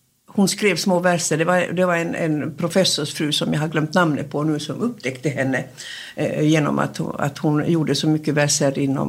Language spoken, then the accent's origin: Swedish; Finland; nu när jag har öppnat munnen så hör ni ju alla att jag kommer från Finland. Jag är finlandssvensk.